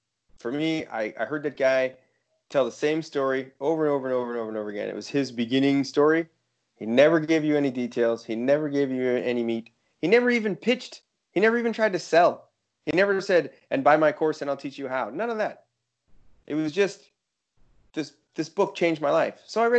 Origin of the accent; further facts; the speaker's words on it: United States; just my analysis of growing up in the States and watching how things go in America